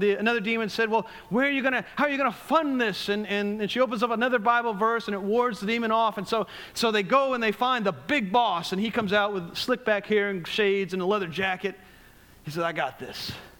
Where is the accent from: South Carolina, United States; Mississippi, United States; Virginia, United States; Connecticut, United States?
Connecticut, United States; Years ago, I grew up in Connecticut, and we were right on the coast